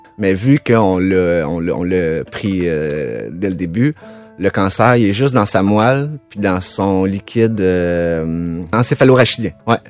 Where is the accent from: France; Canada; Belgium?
Canada; Windsor, Quebec; also born or lived in Sherbrooke; Je suis né à Sherbrooke. Ma mère s'est divorcée d'avec mon père, j'avais 12 ans. Ça marchait pas vraiment bien avec mon père. J'étais allé vivre avec ma mère à Windsor. De fil en aiguille, j'ai été à l'école là-bas.